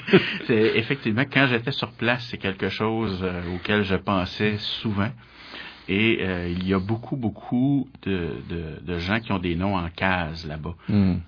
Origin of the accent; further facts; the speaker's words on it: Quebec, Canada; je disais, je viens du Québec, je viens de.